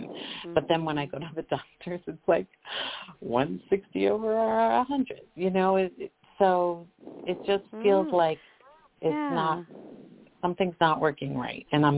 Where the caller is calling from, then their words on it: Colorado, United States; from Colorado.